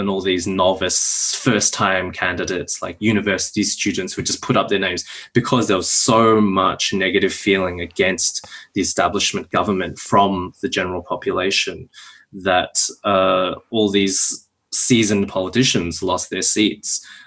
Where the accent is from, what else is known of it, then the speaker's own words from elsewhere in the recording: Australia; And I come from Australia, you know, a relatively safe country from this middle-class background